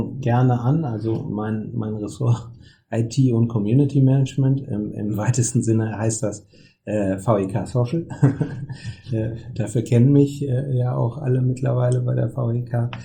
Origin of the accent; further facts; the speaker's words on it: Düsseldorf, North Rhine-Westphalia, Germany; now in Hamburg, Germany; Ich wohne zwar in Hamburg seit fast 25 Jahren und ich sage auch immer, ne, Düsseldorf ist meine Heimat und Hamburg mein Zuhause.